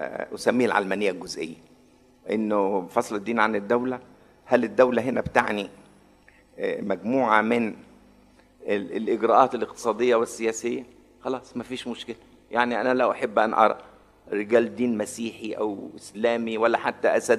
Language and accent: Arabic; Egypt; يعني بمعنى أنه عندنا في مصر أكيد عندكم هنا وفي كل مكان